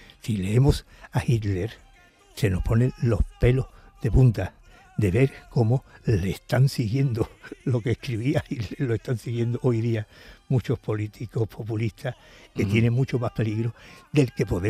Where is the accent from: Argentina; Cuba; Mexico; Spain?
Spain; Seville, Andalusia; Yo soy mariano porque soy de Sevilla